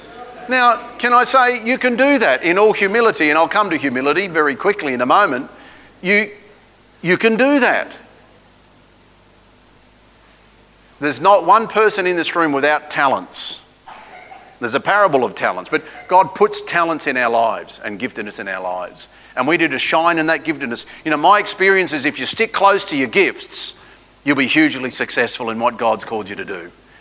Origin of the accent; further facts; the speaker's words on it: Victoria, Australia; down in my home state of Victoria